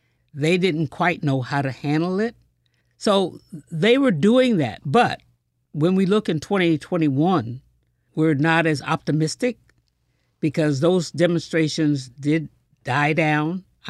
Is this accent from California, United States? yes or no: no; New York, United States; Because when I grew up in the Adirondacks, we were left out of all social events.